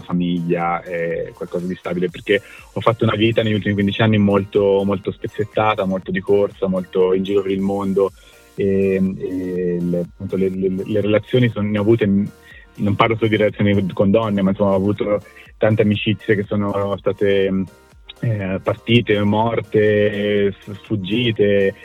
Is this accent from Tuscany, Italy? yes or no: yes; Tuscany, Italy; now in Milan, Italy; io sono toscano, ma la maggior parte del tempo la passo a Milano, dove vivo in realtà